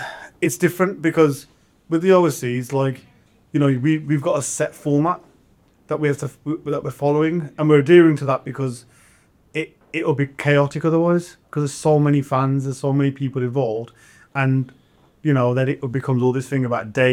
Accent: Punjab, India; because we're all from Punjab, we're all Sikhs, we're all from Punjab. You know, there's two sides of Punjab as well. There's the India side, there's the Pakistan side. So from our side, in the India side

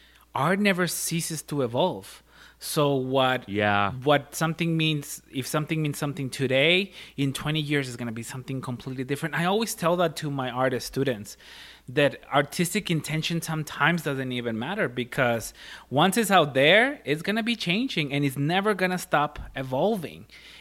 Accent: Ciudad Juárez, Chihuahua, Mexico; Dude, when we were growing up in Juarez, in the hallway of our house, my dad put wood panels with like little landscapes engraved on them.

